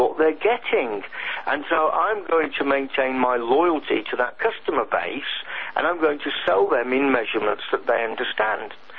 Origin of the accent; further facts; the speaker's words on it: Croydon, London, United Kingdom; And there are people on our market stalls here in my hometown of Croydon in South London